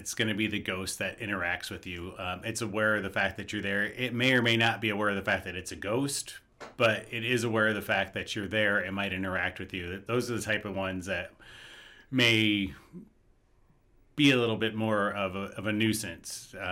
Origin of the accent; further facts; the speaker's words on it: Kalamazoo, Michigan, United States; I think that the house I grew up in Kalamazoo, I honestly think we had a portal in the basement.